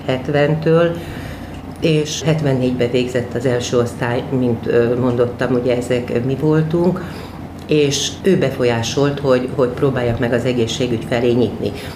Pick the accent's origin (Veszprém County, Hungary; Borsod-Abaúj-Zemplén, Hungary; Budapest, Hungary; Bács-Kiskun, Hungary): Bács-Kiskun, Hungary; Kiskunhalas; born there; Tehát közel 60 éves vagyok, Kiskunhalason születtem, és nagyon-nagyon szeretek itt élni.